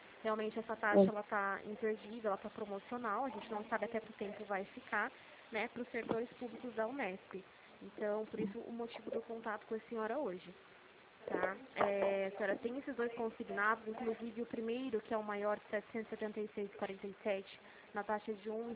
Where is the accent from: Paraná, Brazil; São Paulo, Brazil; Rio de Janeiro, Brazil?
São Paulo, Brazil; Limeira; Eu falo de Limeira, São Paulo.